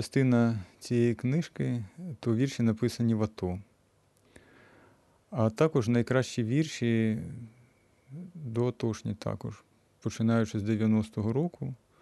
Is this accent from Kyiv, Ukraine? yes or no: no; Yevpatoria, Crimea, Ukraine; То було в Євпаторії, я народився в Євпаторії, там школу закінчив.